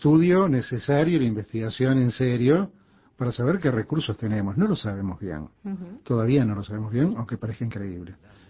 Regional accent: Uruguay

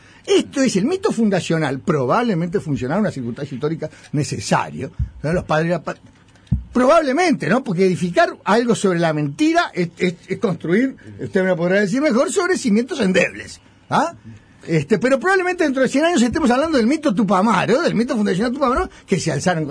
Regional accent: Uruguay; por eso somos uruguayos, por eso llegamos hasta acá

